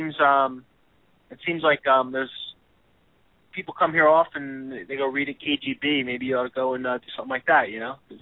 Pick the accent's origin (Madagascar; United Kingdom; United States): United States; New Jersey; now in New York City, United States; Yeah, I'm from New Jersey, and I live in New York City.